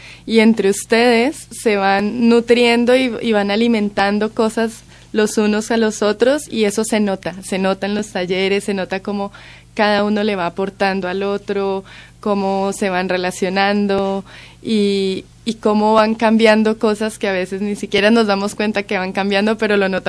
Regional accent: Colombia; now in Madrid, Spain; yo soy de Colombia. Llegué a Madrid pues a hacer el máster, entonces no conocía nada.

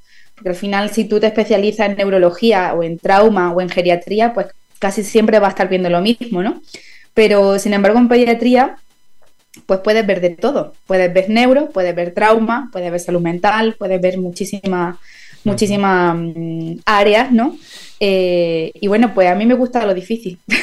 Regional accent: Jaén, Andalusia, Spain; Yo soy de Jaén, pero luego trasladé el expediente a Granada.

